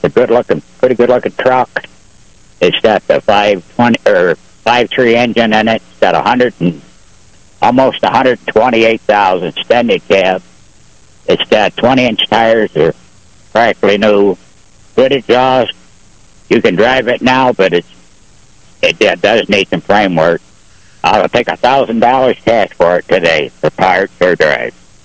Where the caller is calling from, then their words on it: New York, United States; Canada Steel, New York.